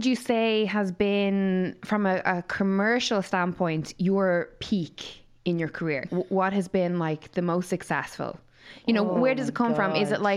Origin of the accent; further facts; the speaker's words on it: Ireland; especially our heritage as Irish people.